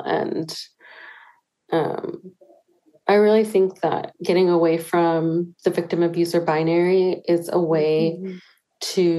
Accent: Pacifica, California, United States; after my childhood growing up in Pacifica, which is predominantly Caucasian

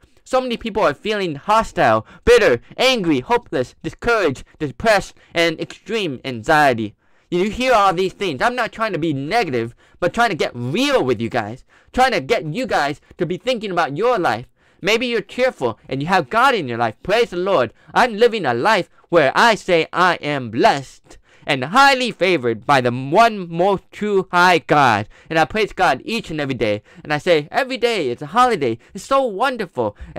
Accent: Texas, United States; I grew up in Texas. I was there for 6th grade

